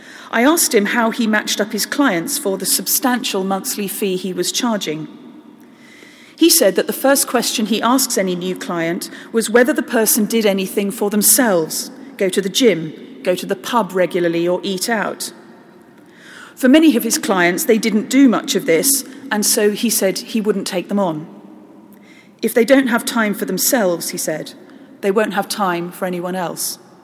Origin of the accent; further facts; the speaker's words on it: London, United Kingdom; as a parish priest, as a Londoner